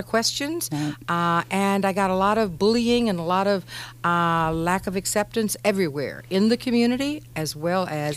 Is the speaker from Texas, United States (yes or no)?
yes; Houston, Texas, United States; moved away as an adult; now in Nevada, United States; Yes, I was born in Houston, Texas, grew up, went to universities in Texas, and then did my graduate studies here in Nevada at the University of Nevada, Reno.